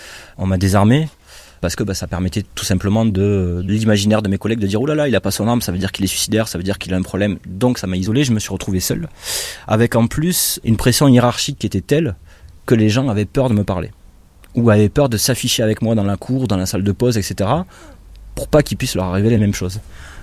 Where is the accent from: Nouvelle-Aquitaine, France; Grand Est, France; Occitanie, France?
Occitanie, France; Carcassonne; J'ai 38 ans, je suis originaire de Carcassonne dans le sud de la France